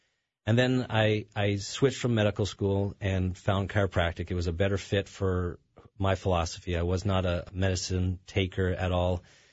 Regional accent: Canada

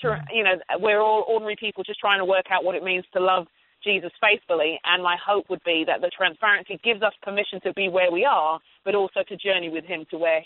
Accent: London, United Kingdom; well, I'm a Nigerian and I'm a Brit. My parents are Nigerian and they moved to England in the 1960s. So I grew up in London.

